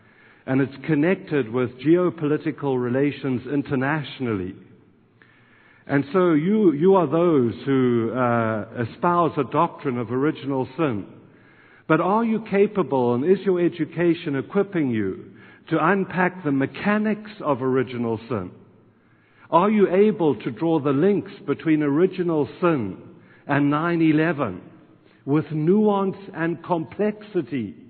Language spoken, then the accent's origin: English; South Africa; And I come from South Africa, as I told you yesterday